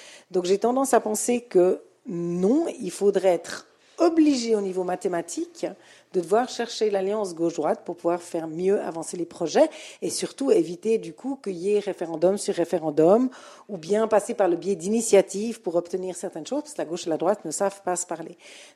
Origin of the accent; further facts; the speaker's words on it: Geneva, Switzerland; je suis genevoise et fière de l'être